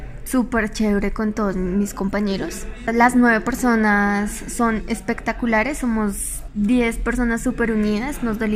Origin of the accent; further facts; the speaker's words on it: Manta, Cundinamarca, Colombia; also born or lived in Guateque, Boyacá; Yo nací en Guateque, Boyacá, y me crié mis primeros años en Manta, Cundinamarca